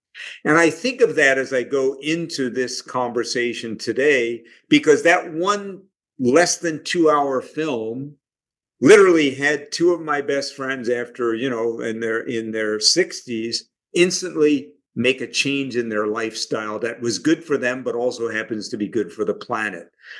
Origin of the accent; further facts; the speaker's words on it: New York, United States; And he said he wore that because I grew up in New York.